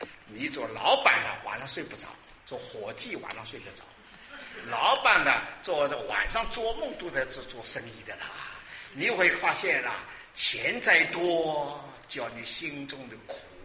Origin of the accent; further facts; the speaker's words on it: Dinghai, Zhejiang, China; now in United States; 我去定海了，乃是到我老家拍张照，到我小学拍张照，到我初中拍张照就可以走了